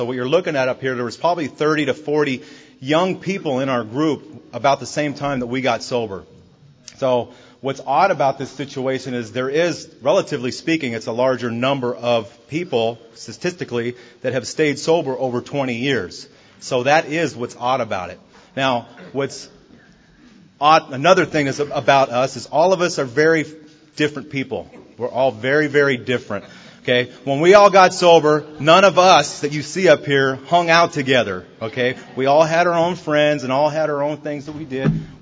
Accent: Long Beach, California, United States; and I grew up in Long Beach, California.

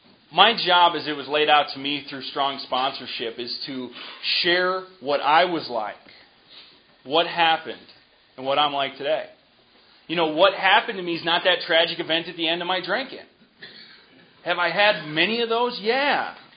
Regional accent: St. Paul, Minnesota, United States; I am from St. Paul.

